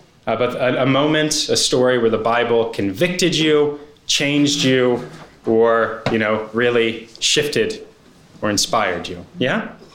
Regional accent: Princeton, New Jersey, United States; That's how I grew up in Princeton, and that's who I was at 21 years old.

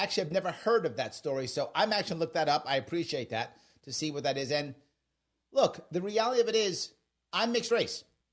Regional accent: Bronx, New York, United States; now in Queens, United States; I'm happy that I grew up in the Bronx. I live in Queens now.

